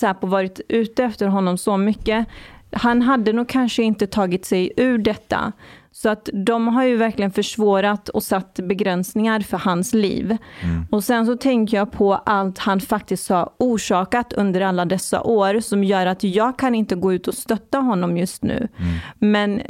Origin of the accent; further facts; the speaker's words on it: Iran; Jag är också från Iran.